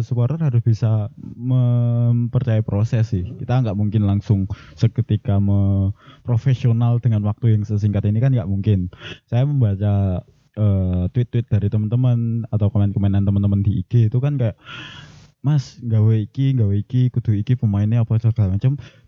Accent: Semarang, Central Java, Indonesia; Saya dari Semarang.

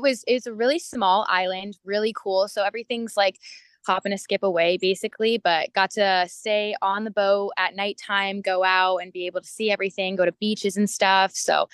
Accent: New York, United States; Growing up in the North Country, right near Canada, it was kind of inevitable that I was going to play hockey.

